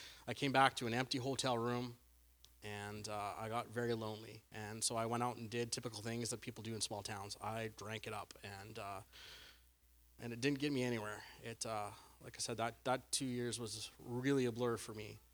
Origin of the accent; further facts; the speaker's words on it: Indian Head, Saskatchewan, Canada; I was born and raised in Indian Head, Saskatchewan, so way down south. I have a very loving family, very supportive family, two younger brothers, two parents. Our religious background is I'm a United Church boy